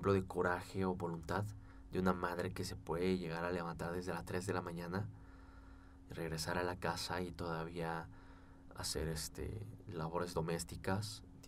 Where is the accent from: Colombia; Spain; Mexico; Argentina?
Mexico; Mexico City; yo soy de aquí, de la Ciudad de México. Y nací en una familia humilde, de escasos recursos.